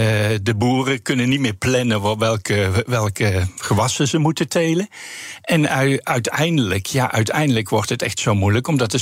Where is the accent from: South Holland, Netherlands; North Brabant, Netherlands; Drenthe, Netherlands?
North Brabant, Netherlands; born there; now in Groningen, Netherlands; Ja, ik kom uit Groningen. Ja. Ja. Nu wel. Ja, geboren in Brabant, maar altijd gestudeerd in Groningen.